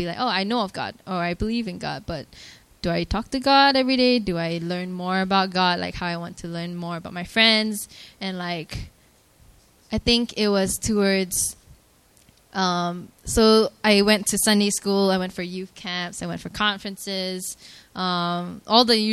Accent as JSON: {"language": "English", "country": "Malaysia", "said": "So my background, I'm from Malaysia. I don't know if you guys can tell. My accent comes out when I'm really, really excited."}